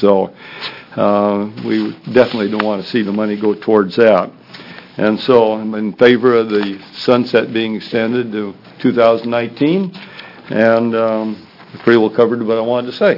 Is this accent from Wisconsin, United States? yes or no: no; Pacific City, Oregon, United States; I represent Pacific City Dorymen's Association. I'm from Pacific City.